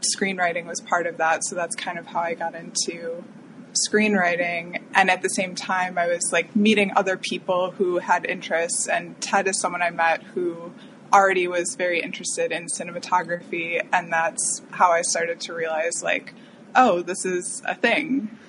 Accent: Midwest, United States; I grew up in the Midwest and movies were not like a big thing for me

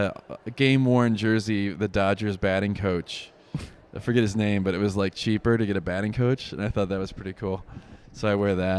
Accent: Chicago, Illinois, United States; also born or lived in Minneapolis; Chicago. I was born in Minneapolis.

